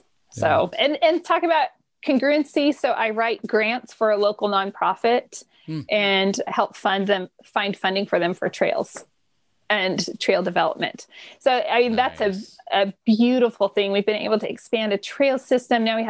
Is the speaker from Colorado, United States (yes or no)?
no; Modesto, California, United States; I grew up in Modesto, California. Anyone who hears this, like that's a good pinpoint, you know, yeah. Sometimes people like to say centrally located.